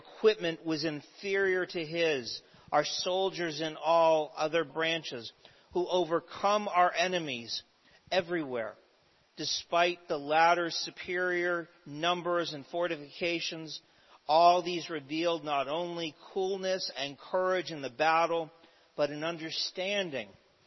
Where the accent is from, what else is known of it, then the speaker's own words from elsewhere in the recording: Canada; a system I am all too familiar with growing up in Canada.